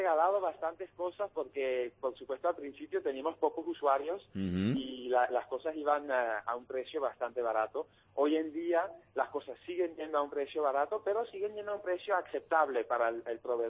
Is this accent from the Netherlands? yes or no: yes; Netherlands; moved away as an adult; now in Spain; Pero yo llevo casi toda mi vida viviendo, llevaba casi toda mi vida viviendo en Holanda, y hace 3 años me vine a España